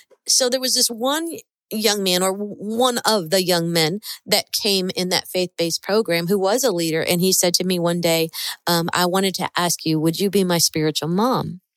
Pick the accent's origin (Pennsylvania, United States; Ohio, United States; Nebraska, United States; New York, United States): Ohio, United States; I was born and raised in Ohio and, didn't speak Spanish for a while, right?